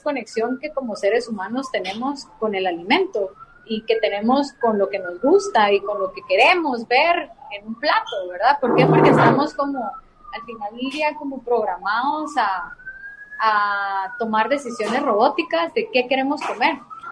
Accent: Guatemala

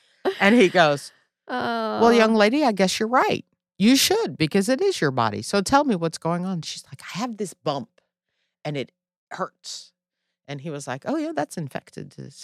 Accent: Netherlands; I grew up in the Netherlands.

